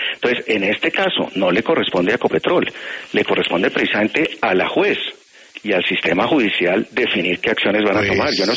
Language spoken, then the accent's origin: Spanish; Colombia; le contesto también como colombiano